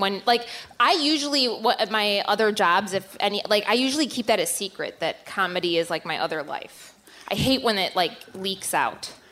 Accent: Chicago, Illinois, United States; I'm born and bred in Chicago, so I'm one of six kids, and I went to Lincoln Park High School

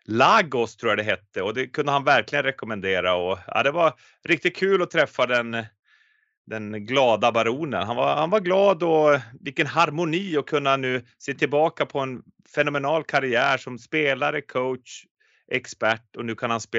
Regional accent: Norrbotten County, Sweden; mina stora idoler när jag var ung där uppe i Norrbotten på 70-80-talet.

